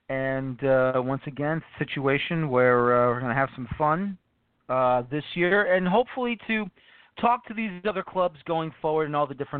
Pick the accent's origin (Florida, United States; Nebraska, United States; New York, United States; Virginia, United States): New York, United States; because I'm from New York